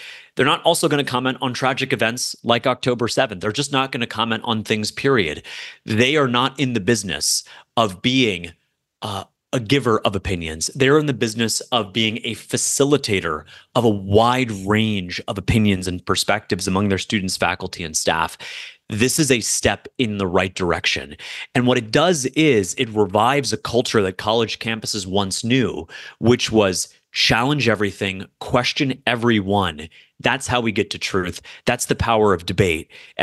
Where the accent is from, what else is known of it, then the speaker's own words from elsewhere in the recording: Florida, United States; I grew up in Florida, a southeastern state that gets hurricanes more than any other